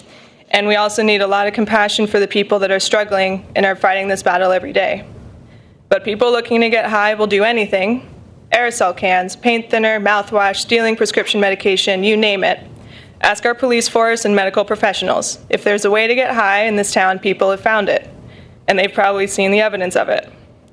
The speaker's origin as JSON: {"language": "English", "town": "Petersburg", "country": "United States", "tie": "born or raised there", "said": "I'm representing myself. I grew up in Petersburg, graduated class of 06, and I moved home in 2013. I'm excited to be in my hometown"}